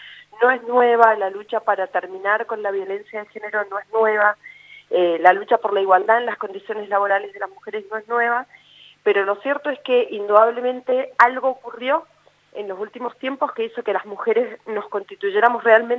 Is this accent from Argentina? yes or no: yes; Argentina; Creo que tanto las argentinas como los argentinos somos un pueblo sumamente luchador